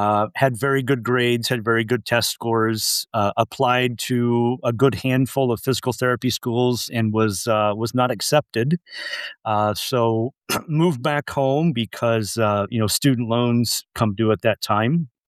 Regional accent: Lewis, Kansas, United States; Yeah, so I'm a lifelong Kansan. Mainly grew up in Southwest Kansas. Lewis is my hometown. Lewis is a thriving metropolis of 400 people.

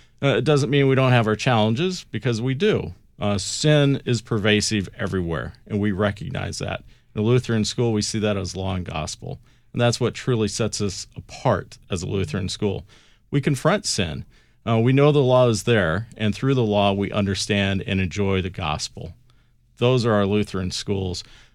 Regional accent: Seward, Nebraska, United States; my home state, growing up in Seward, Nebraska, and attending St. John's.

